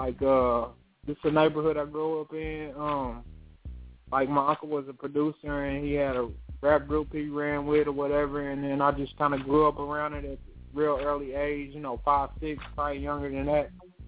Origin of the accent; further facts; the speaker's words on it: Kansas City, Missouri, United States; I'm from Kansas City, Missouri.